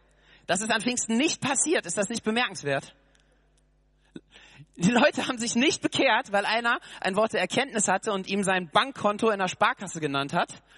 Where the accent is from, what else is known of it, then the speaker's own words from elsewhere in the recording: Hesse, Germany; accent: Hessian; first language Hessian; weil er zufällig gerade, keine Ahnung, was Hessisch redet, was ich meine Muttersprache ist.